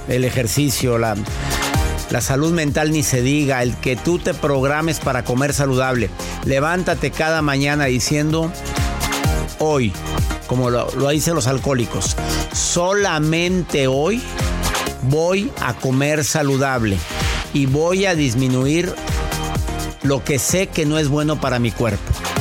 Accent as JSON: {"language": "Spanish", "country": "Mexico", "said": "En mi país, México, la Encuesta Nacional de Salud señala que 12.400.000 personas padecen diabetes"}